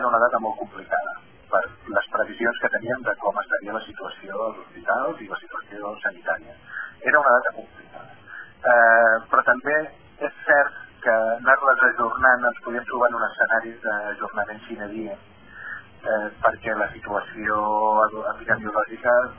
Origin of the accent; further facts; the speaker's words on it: Catalonia, Spain; un govern que té clar que som catalans, que volem mantenir la nostra identitat